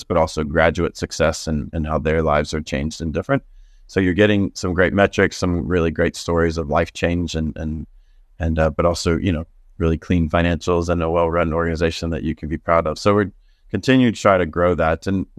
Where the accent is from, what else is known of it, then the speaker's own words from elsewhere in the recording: United States; now in South Africa; Being American, that was kind of how I knew how to raise money at first.